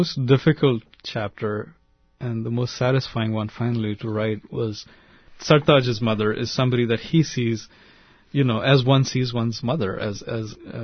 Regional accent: India; growing up in India in the 60s and 70s

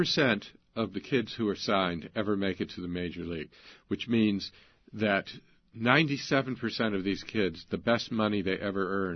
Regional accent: United States; in some ways it reminded me of growing up in America in the 1950s. When I was a kid, baseball was the sport. all kids played baseball.

